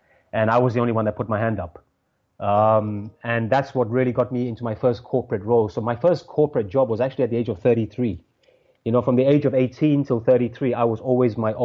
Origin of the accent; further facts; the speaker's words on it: London, United Kingdom; Yeah, I grew up in West London